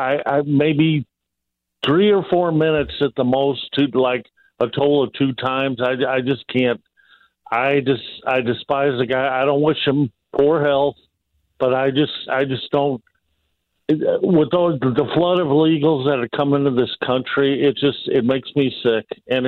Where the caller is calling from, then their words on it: Illinois, United States; since I'm calling from the People's Republic of Illinois, I don't think a pickle face Pritzker would make a very good vice president.